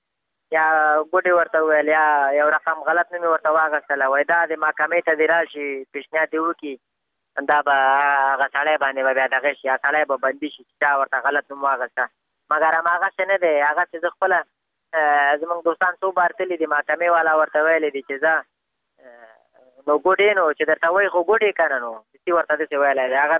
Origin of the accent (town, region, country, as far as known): Afghanistan